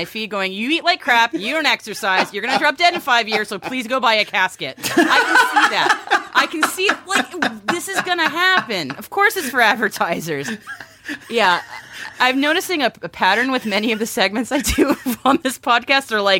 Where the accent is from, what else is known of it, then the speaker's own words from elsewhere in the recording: United States; I'm American.